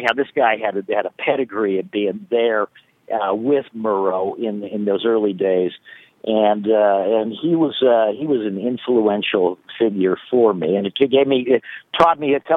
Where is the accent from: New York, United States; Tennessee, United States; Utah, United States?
Utah, United States; Salt Lake City; I had worked in radio in Salt Lake City, my hometown, between Stanford and going to Columbia.